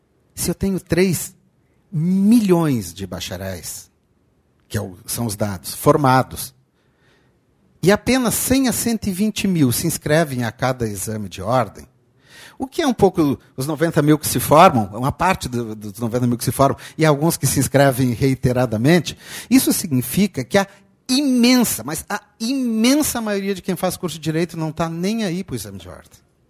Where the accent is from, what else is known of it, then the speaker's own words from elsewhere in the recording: Rio Grande do Sul, Brazil; Não é meu conterrâneo, porque eu sou gaúcho, mas moramos na mesma cidade